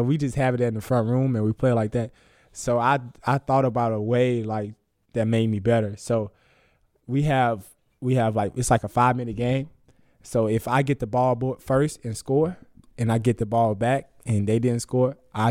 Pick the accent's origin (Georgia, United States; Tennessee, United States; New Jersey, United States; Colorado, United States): Georgia, United States; Augusta; Growing up, I'm from Augusta, Georgia. I grew up in not the best area, but, you know, it is what it is.